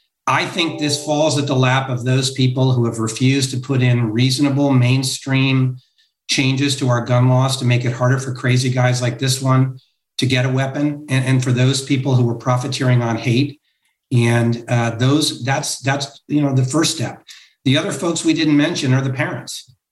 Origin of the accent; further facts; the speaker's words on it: Connecticut, United States; I grew up in Connecticut, and after the Newtown shooting, I thought that maybe that would be our moment